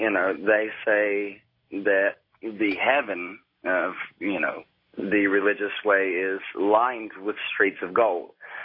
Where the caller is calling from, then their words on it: Huntington, West Virginia, United States; Huntington, West Virginia.